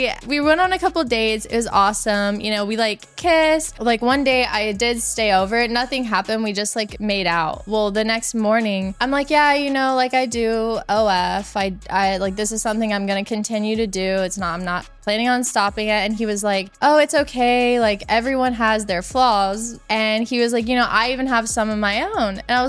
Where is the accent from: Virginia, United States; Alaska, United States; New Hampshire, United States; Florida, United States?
Florida, United States; Plant City; Plant City, Florida.